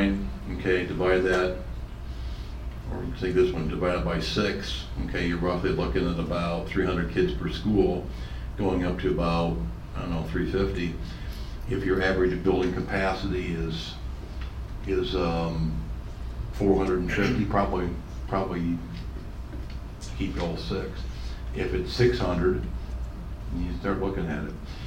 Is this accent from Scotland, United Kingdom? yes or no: yes; Scotland, United Kingdom; There's two things, being a Scotsman, I don't like